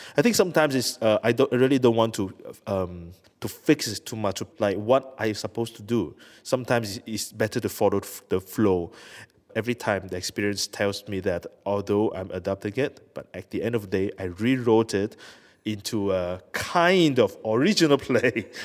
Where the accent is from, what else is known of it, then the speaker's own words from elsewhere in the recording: Malaysia; English is a second language; because I'm Malaysian, you know, I was born and I was grown in a society like Roja.